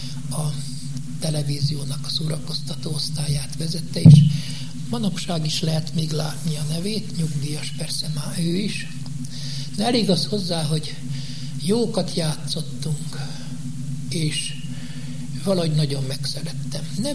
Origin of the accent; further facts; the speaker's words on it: Csikéria, Bács-Kiskun, Hungary; now in Szentes, Hungary; Hétvégén szaladtunk haza szülőfalunkba, Csikériára.